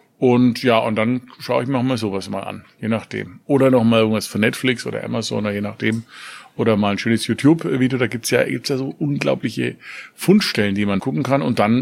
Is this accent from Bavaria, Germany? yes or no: yes; Nuremberg, Bavaria, Germany; Ich komme aus Nürnberg, Stadt der Reichsparteitage, Holocaust, Drittes Reich.